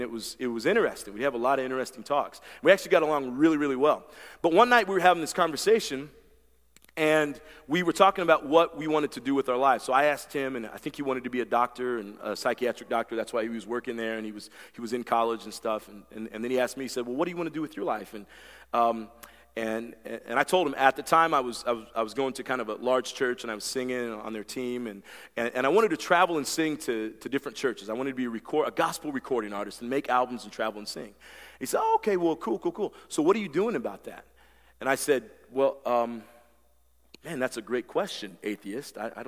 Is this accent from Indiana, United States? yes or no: yes; Indiana, United States; the whole philosophy and theology that I grew up with in my hometown back in Indiana was let go and let God.